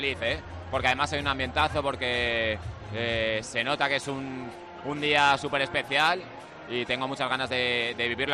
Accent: Alicante, Valencian Community, Spain; now in Madrid, Spain; Yo soy alicantino, madrileño de adopción. Que llevo ya muchos años viviendo fuera, 20 años viviendo fuera

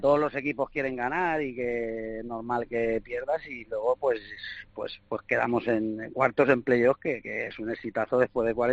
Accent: Porreres, Balearic Islands, Spain; yo voy porque es mi pueblo, o sea, yo me considero de ahí, tengo una casa ahí.

